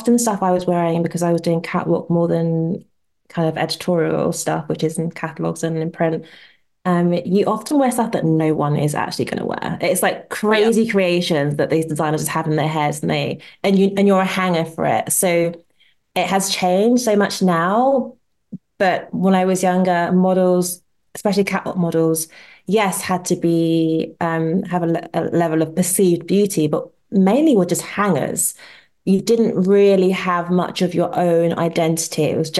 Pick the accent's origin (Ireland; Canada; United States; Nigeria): Nigeria; my parents are Nigerian, I'm Nigerian, and she was very, that Nigerians are quite proud.